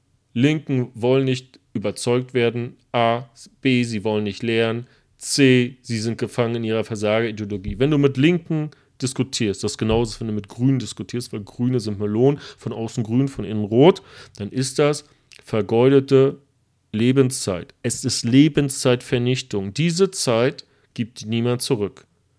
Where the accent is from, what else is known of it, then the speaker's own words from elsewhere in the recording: Germany; born there; Aber ich bin in der DDR geboren.